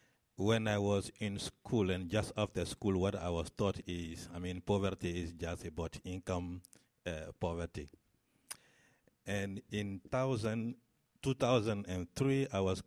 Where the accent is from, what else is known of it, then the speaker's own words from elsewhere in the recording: Côte d’Ivoire; I'm from Cote d'Ivoire. It's called Ivory Coast in English.